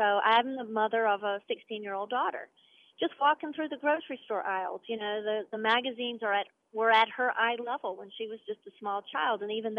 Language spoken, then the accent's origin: English; Charlotte, North Carolina, United States; I started with 13 little girls in Charlotte, North Carolina, which is my hometown